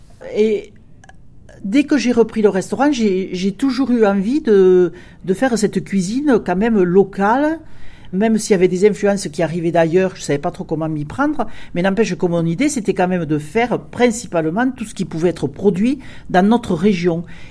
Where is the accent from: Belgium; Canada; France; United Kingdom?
France; Belcastel, Occitanie; Je suis née à Belcastel, effectivement. C'est le berceau de ma famille. Nous sommes ici depuis plusieurs générations. Belcastel, c'est un joli village, mais je ne l'ai pas choisi. C'est lui qui m'a choisi, à quelque part, puisque j'y suis née. J'ai grandi.